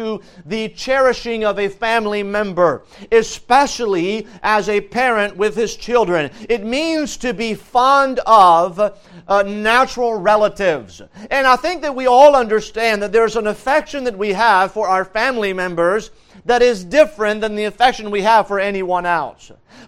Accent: France; Growing up in France, I went to the public school system.

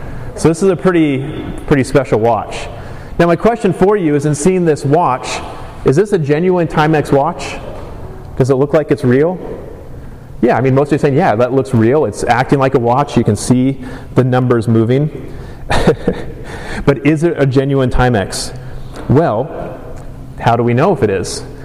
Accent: Malaysia; growing up in Malaysia, where I grew up as a missionary kid

